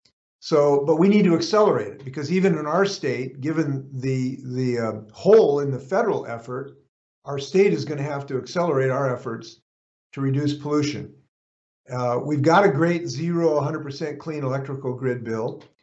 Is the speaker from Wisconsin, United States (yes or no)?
no; Washington, United States; I live on a little island just west of Seattle, and I see the effects in my hometown.